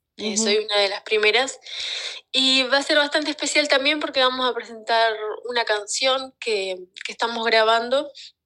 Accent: Paysandú, Uruguay; also born or lived in Tambores; toda mi adolescencia la pasé acá en Paysandú, fui al liceo en Paysandú, entonces como que siento que es mi segundo hogar

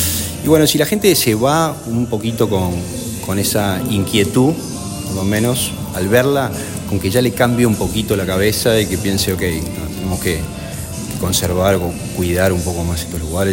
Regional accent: Montevideo, Uruguay; De Montevideo.

